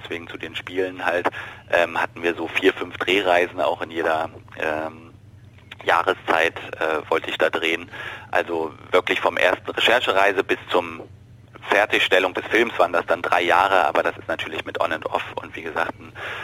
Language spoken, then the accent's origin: German; Berlin, Germany; heute noch zweimal die Woche in der zweiten Uniliga in Berlin, wo ich herkomme.